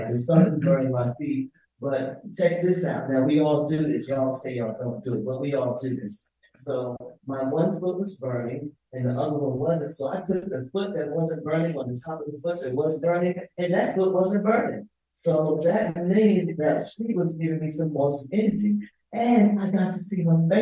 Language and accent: English; Pennsylvania, United States; I come from Pennsylvania.